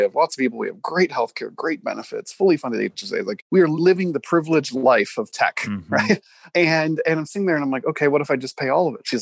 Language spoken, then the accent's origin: English; Canada; I grew up in Canada. I come from a long line of hypochondriacs.